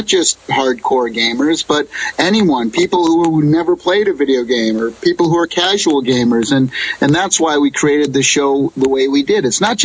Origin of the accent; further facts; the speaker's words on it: Springfield, Massachusetts, United States; moved away as an adult; now in California, United States; But when I turned 21 is when I moved out to California. I left my parents crying on the doorstep. I grew up on the East Coast in Springfield, Massachusetts.